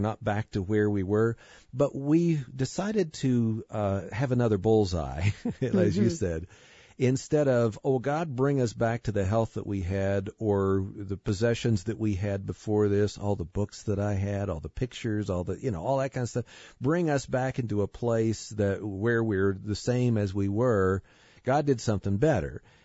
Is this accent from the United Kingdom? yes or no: no; West Virginia, United States; set it where I grew up in West Virginia in Dogwood.